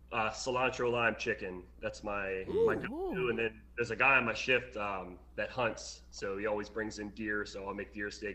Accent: Leesburg, United States; I'm from Leesburg. We moved. We actually moved like an hour outside of Leesburg. We bought a house, so, but other than that, I grew up there, so.

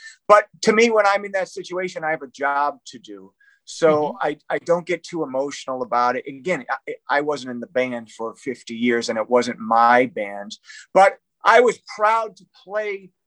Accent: Detroit, Michigan, United States; I would say it's just, you know, where I'm from. I'm from Detroit. It's a little different out there. How I was raised was a little different.

